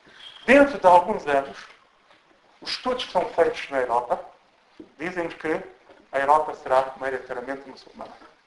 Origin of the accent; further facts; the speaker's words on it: Mozambique; E eu, na minha terra, Moçambique, eu chamo de Deus Kunukumba.